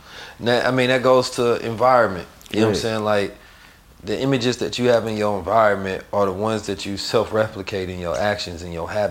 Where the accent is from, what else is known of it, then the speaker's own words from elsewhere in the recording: St. Louis, Missouri, United States; growing up in St. Louis, that's what it is, though, man.